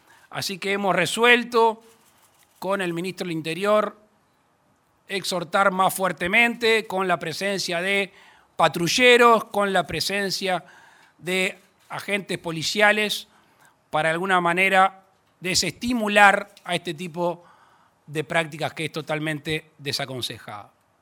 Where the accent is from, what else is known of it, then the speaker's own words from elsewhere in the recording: Uruguay; como padre de familia, como uruguayo